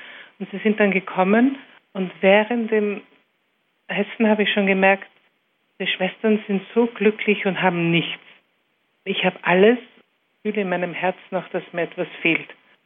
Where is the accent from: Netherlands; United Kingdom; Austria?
Austria; Ich bin in Österreich aufgewachsen